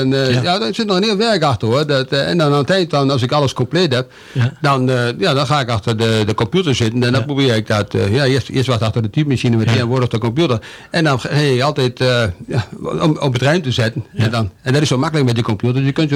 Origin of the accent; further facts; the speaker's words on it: Zwolle, Overijssel, Netherlands; born there; accent: Zwolle dialect; ik ben geboren op het Grote Kerkplein. Ja, niet op het Kerkplein zelf. Nee. Boven mijn schoenmaker in Wever.